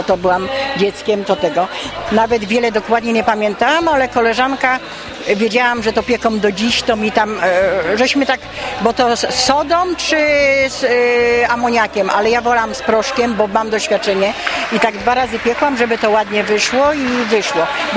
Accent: Kruszyna, Opole Voivodeship, Poland; jestem ze wsi Kruścina w gminie Lewin Brzeski

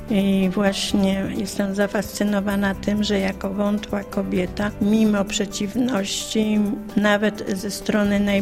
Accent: Głębinów, Opole Voivodeship, Poland; pełnię funkcję sołtysa w Głębinowie, trzecią kadencję. Mieszkam od urodzenia w Głębinowie.

